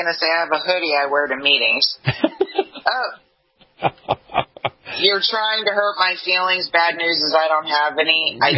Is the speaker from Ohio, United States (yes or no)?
no; New York, United States; Yeah, I'm from New York.